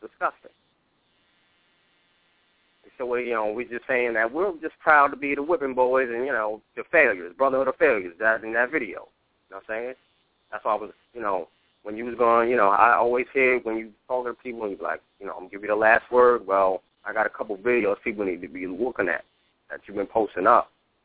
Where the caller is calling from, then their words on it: Florida, United States; I'm calling from Florida.